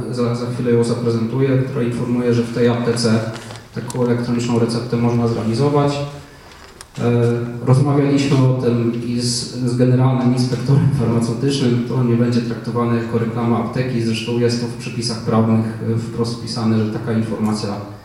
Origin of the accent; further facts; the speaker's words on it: Warsaw, Masovian Voivodeship, Poland; bo tutaj ja akurat jestem z Warszawy